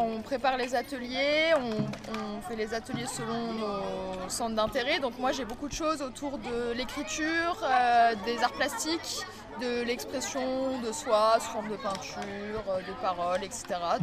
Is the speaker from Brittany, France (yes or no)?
no; Grenoble, Auvergne-Rhône-Alpes, France; Je suis originaire de Grenoble, donc j'ai toujours connu la Villeneuve de l'extérieur.